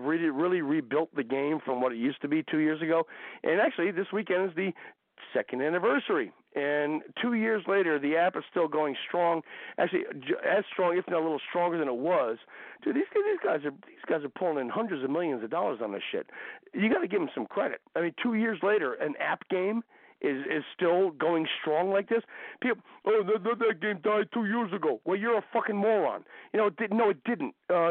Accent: New Jersey, United States; Right, yeah, we all say, we don't say we're from New Jersey. We're from Jersey.

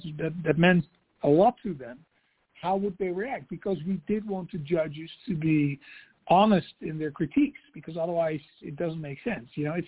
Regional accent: Netherlands; I come from the Netherlands originally, produced a lot of shows all over the world.

